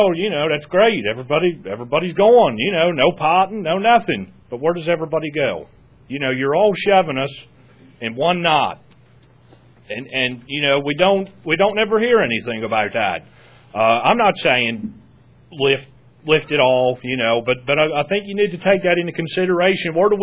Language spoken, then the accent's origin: English; Tangier, Virginia, United States; Good evening. … from Tangier.